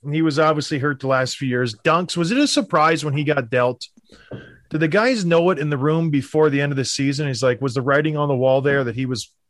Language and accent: English; Edmonton, Alberta, Canada; born there; I was born in Edmonton, so I am from Alberta.